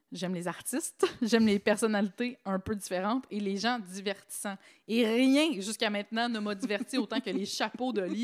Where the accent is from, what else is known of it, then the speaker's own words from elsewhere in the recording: Rouyn-Noranda, Quebec, Canada; Nous, on vient de Rouyn-Noranda